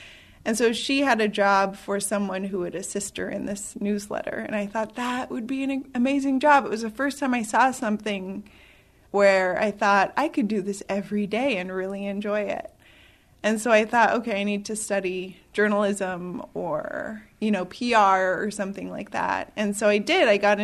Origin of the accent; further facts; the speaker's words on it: Unalakleet, Alaska, United States; also born or lived in Nome, United States; You know, I grew up in Unalakleet and was very secure with who I was. Alaska native, eats Eskimo food, speaks Inupiaq and Yupik phrases to my family. Leaving here and living elsewhere, like in Nome